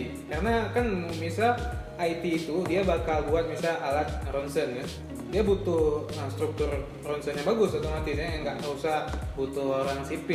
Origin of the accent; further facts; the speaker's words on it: Banda Aceh, Aceh, Indonesia; Ya Banda Aceh aja kita orang Banda Aceh.